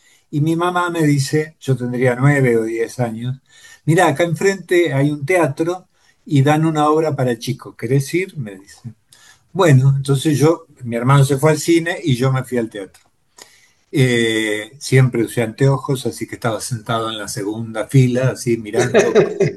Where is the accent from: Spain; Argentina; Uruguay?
Argentina; Chacabuco, Buenos Aires Province; Yo vivía en Chacabuco, en la avenida Alsina, que es la avenida principal, que está a media cuadra de la plaza, y frente a mi casa estaba el teatro, que hoy es el Teatro Italiano de Chacabuco